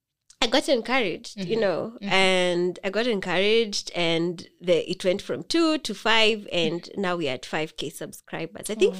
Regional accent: Nairobi, Kenya; Born and bred in Nairobi.

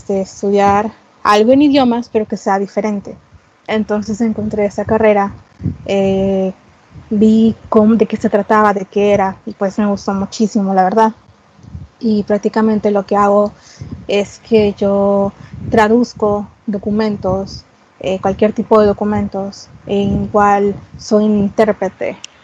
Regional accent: El Salvador; terminé mi carrera universitaria, que son 5 años de estudio aquí en mi país, El Salvador.

